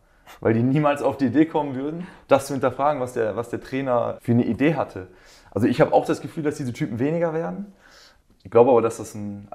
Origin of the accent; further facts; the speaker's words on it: Essen, North Rhine-Westphalia, Germany; Essener, ich komme aus Essen